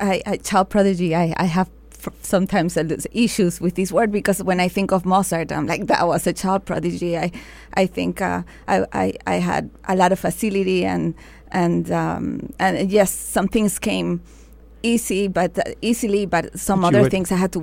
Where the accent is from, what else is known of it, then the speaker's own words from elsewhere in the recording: Caracas, Capital District, Venezuela; There was, but growing up in Caracas, it was also is where I felt I belonged.